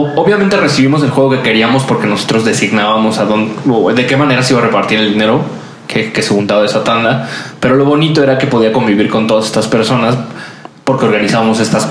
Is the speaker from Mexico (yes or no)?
yes; Mexico; tenías un pretexto como buen mexicano para hacer una reunión.